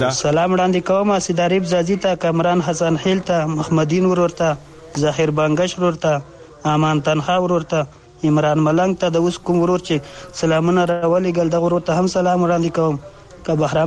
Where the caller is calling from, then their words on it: Bagram, Parwan, Afghanistan; د کابل بګرامای ولسوالۍ نه در سره